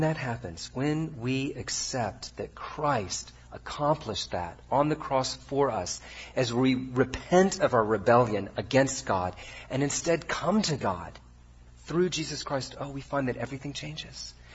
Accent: United States; now in United Kingdom; and to do that by the character of my life as an American living among Brits.

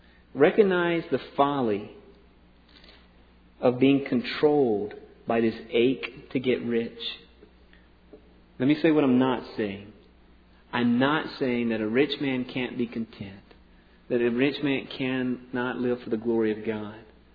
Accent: the South, United States; Growing up in the South, all these Southern preachers had these expressions.

